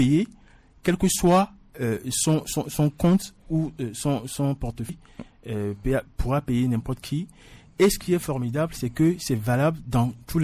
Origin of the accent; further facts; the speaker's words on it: Togo; nous avons observé chez nous au Togo